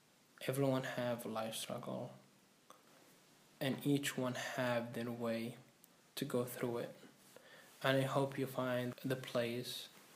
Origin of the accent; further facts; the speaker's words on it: Iraq; also born or lived in Jordan / Atlanta, United States; now in Portland, United States; I am 21 years old. Right now I am studying to be a biochemist. First I came from Iraq, moved to Jordan for 3 years. After that I moved to Atlanta, Georgia for a year. And then I moved to Maine.